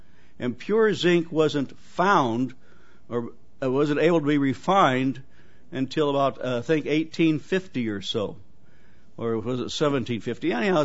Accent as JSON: {"language": "English", "town": "Torrington", "region": "Wyoming", "country": "United States", "tie": "born there", "said": "I was born in Torrington, Wyoming, and that milk can says Torrington, Wyoming Co-op on it."}